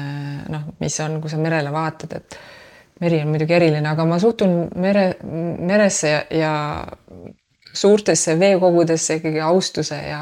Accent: Saare County, Estonia; me oleme kaasa võtnud Saaremalt selle teise nagu aegruumi süsteemi

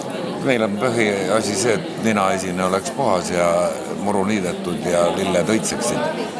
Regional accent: Saare County, Estonia; now in Muhu, Estonia; 30 ja pool aastat elanud muhus ja seda on kauem, kui omal ajal Saaremaal elasin. Aga no hingest ma olen muidugi saarlane

